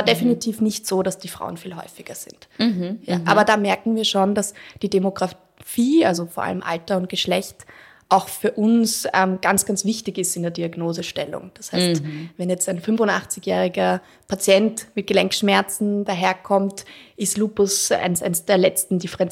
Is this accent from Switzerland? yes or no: no; Austria; Bei uns in Österreich